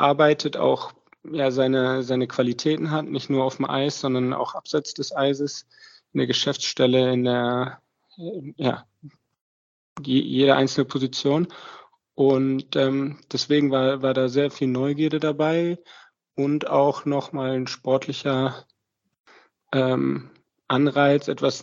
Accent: Düsseldorf, North Rhine-Westphalia, Germany; Düsseldorf, das ist ja meine Heimat

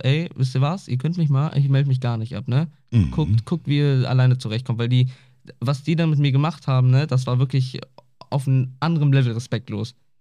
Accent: Wildeshausen, Lower Saxony, Germany; Ich bin in Wildeshausen geboren. Heißt eigentlich, ich hatte keine Wahl. Aber es war eine gute Entscheidung von meinen Eltern, hierher zu ziehen

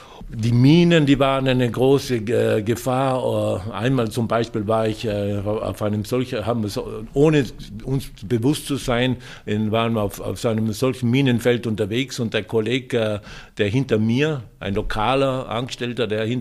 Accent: Trentino-Alto Adige, Italy; dass Südtirol doch meine Heimat ist, wo ich mich wohlfühle, ja, wo ich mir vorstellen kann, jetzt nach meiner Pensionierung wirklich gut zu leben

